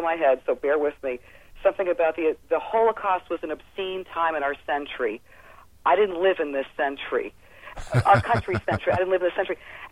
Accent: New York City, New York, United States; as a New Yorker especially

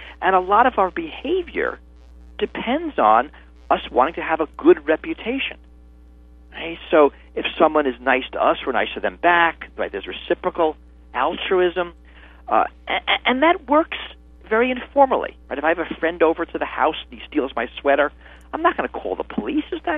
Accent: Minneapolis, Minnesota, United States; I'm kind of trusting the whole legal and social system in my hometown of Minneapolis

